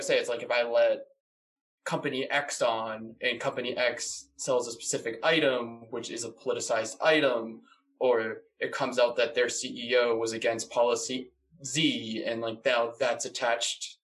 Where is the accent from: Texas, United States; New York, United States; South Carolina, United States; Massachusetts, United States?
Massachusetts, United States; Boston; also born or lived in North Carolina; now in Glasgow, United Kingdom; like I come from Boston. I've lived in North Carolina. I now live in Glasgow. I've been around the world.